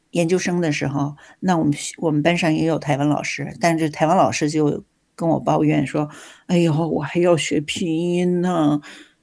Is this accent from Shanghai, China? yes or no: no; Beijing, China; 那尤其我是北京人，北方来的